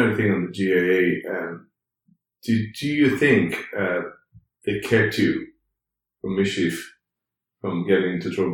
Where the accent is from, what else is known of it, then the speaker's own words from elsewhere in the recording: Rome, Lazio, Italy; And so just 1,000 people, like I grew up in Rome where it was 6 million people.